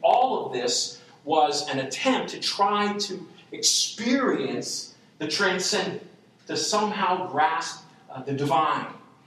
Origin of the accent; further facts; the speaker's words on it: Long Island, New York, United States; I come from Long Island, New York, which is why I pronounce certain words funny. And as a Catholic Italian growing up there, we were very naturally active in our Catholic parish.